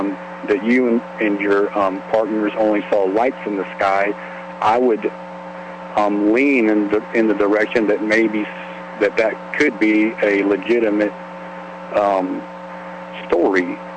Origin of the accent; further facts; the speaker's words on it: Fort Worth, Texas, United States; Actually, I'm from Fort Worth, Texas.